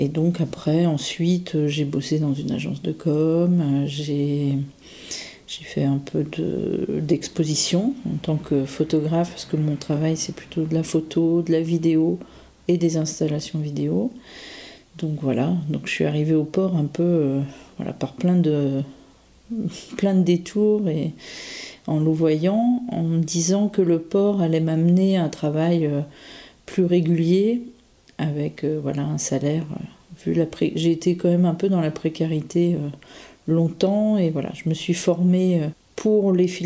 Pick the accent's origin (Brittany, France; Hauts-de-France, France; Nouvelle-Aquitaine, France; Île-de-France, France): Brittany, France; Lorient; born there; j'ai 45 ans, je vis à Larmor-Plage. Je suis née à Lorient le 14 novembre 1972.